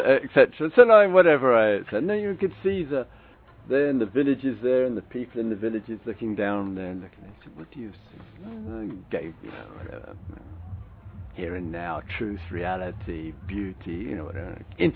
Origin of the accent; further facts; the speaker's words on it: England, United Kingdom; And when I stopped being English, which I stopped a long time ago, it's too embarrassing.